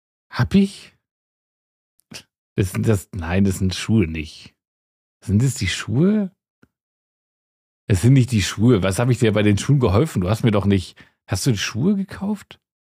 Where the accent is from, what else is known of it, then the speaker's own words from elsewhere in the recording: Northern Germany, Germany; now in Bavaria, Germany; als Norddeutscher würde ich jetzt auch sagen